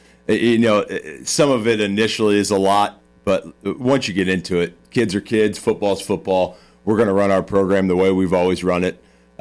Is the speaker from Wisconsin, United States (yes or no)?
no; Indiana, United States; I'm not from per se Indianapolis. I say I'm from Indiana.